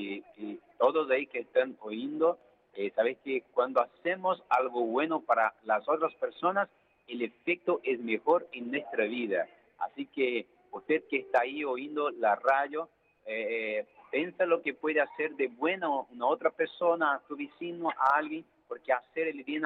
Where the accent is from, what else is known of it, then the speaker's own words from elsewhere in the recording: Brasília, Federal District, Brazil; Spanish is a second language; Soy de Brasilia, de la capital de Brasil.